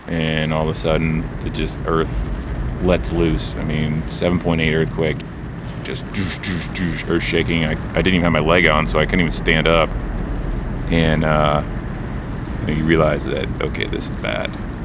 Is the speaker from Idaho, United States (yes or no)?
yes; Idaho, United States; I mean, I grew up in Idaho and backpacked in the hills here and the mountains